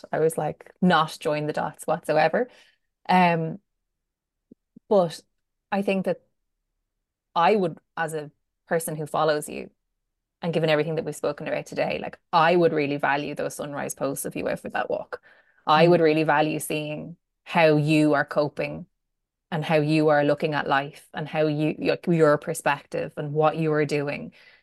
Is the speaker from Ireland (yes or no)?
yes; Ireland; I think as Irish women, we're pretty good at it.